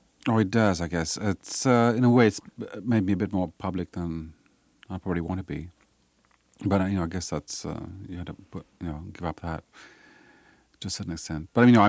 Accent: Sri Lanka; I was from Sri Lanka

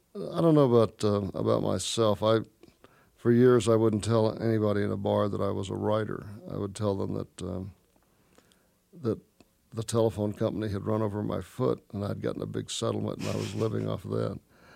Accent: Texas, United States; born or raised there; now in Iowa, United States

